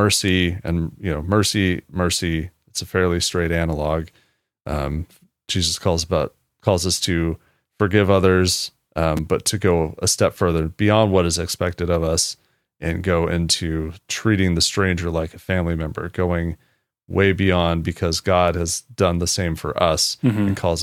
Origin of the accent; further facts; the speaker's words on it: United States; And that is, again, something as an American, we should automatically be saying